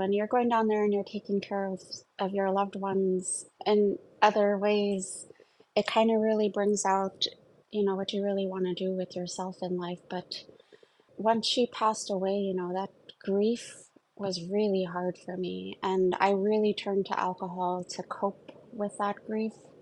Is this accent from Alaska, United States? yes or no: yes; Anchorage, Alaska, United States; I'm from Anchorage, Alaska. My family is originally from St. Mary's, my dad's side, and my mom's side is originally from Vancouver Island, from a town called Duncan, British Columbia. So I grew up most of my life in Anchorage